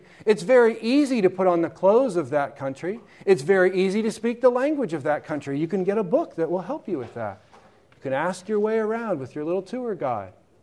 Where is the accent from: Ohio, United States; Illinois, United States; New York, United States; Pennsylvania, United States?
Pennsylvania, United States; Growing up in Pennsylvania, driving around the back roads of Pennsylvania, it was not uncommon to see hitching posts outside the various shopping places